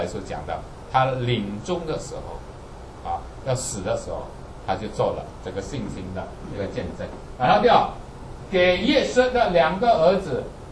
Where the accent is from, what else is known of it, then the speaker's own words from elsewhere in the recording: China; 我们中国人很注重啊，坟墓是很注重啊。